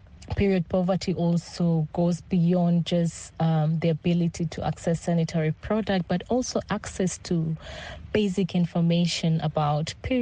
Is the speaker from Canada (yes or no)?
no; South Sudan; Being born and raised in South Sudan